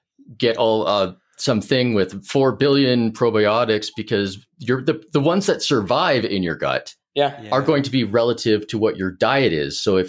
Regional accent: Canada; I say that as a Canadian

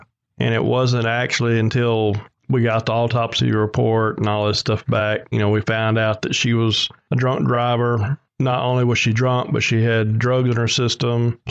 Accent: Socia, Mississippi, United States; I'm from Socia, Mississippi.

